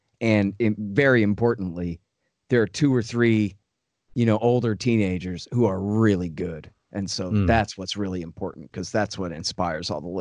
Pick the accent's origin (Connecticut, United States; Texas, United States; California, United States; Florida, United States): Texas, United States; But then, like, you know, I'm from Texas, so Jeff Phillips and, you know, Dan Wilkes and Todd Prince